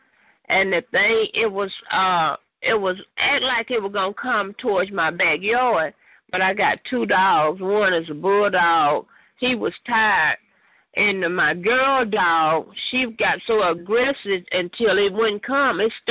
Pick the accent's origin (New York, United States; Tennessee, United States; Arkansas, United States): Arkansas, United States; Magnolia; I'm not from Little Rock. I'm down from, like, I don't know if you ever heard of a little town, Magnolia, Arkansas.